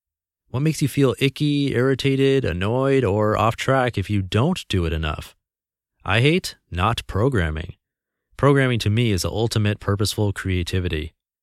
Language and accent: English; California, United States; now in Singapore; I was born in California and grew up with what I felt was a normal upbringing with normal values.